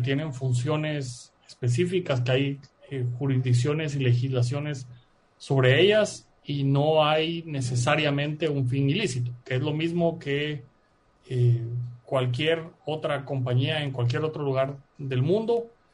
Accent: Guatemala; me graba a mí como guatemalteco por lo que genero a nivel mundial, me graba a mí como guatemalteco por lo que genero en Guatemala

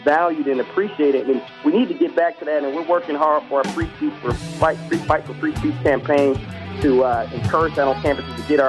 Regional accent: Detroit, Michigan, United States; I grew up in Detroit.

